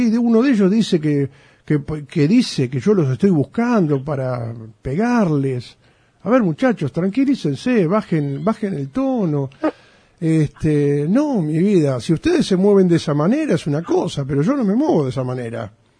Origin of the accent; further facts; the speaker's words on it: Argentina; Somos todos argentinos.